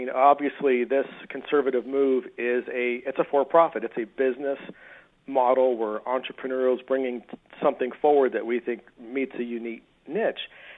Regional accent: California, United States; now in Texas, United States; me being a Californian

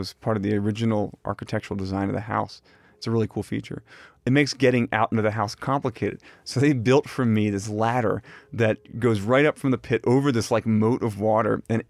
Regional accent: Richmond, Virginia, United States; there in the nation's capital, close to where I grew up in Richmond, Virginia, is very special for me

